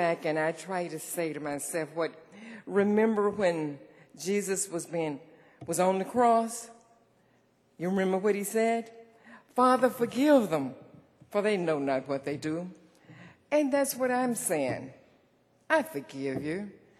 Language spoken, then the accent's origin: English; Mississippi, United States; But what you don't know is that I grew up in the Mississippi Delta, the cotton picking Delta.